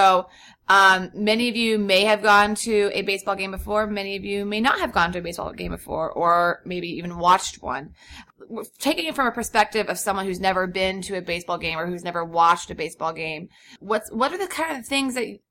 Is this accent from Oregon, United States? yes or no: no; Indiana, United States; I'm from Indiana